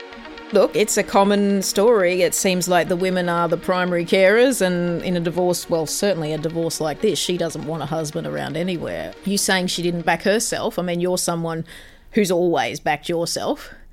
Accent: Canada; no man was going to give me what I wanted. Not growing up in Canada.

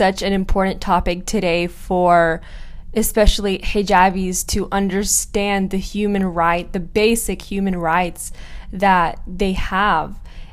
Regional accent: Iran; I'm a hijabi or my image or the way that I look or that I'm from Iran

